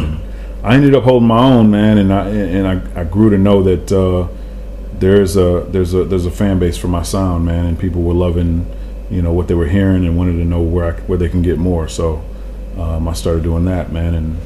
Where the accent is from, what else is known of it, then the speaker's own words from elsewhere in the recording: Grand Rapids, Michigan, United States; I grew up in Grand Rapids, so I was all about the East Coast.